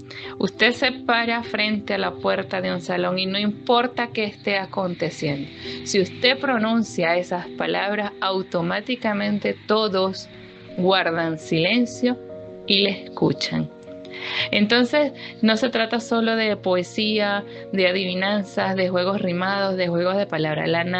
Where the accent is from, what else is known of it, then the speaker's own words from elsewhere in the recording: Venezuela; Y es aquí donde nosotros como venezolanos podemos abrazar a ese niño